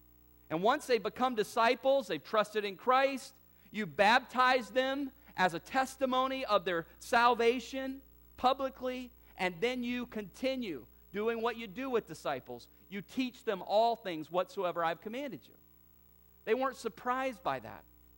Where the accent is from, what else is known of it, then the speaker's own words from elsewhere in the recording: the South, United States; growing up in the South, I had an uncle who had a farm.